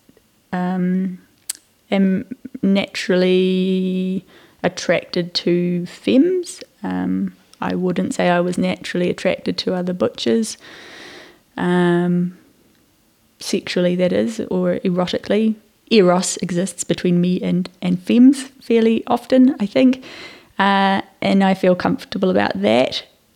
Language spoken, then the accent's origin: English; Dunedin, Otago, New Zealand; moved away as an adult; now in Wellington, New Zealand; I was born in Dunedin and raised there, and left Dunedin when I was 30 to move to Wellington.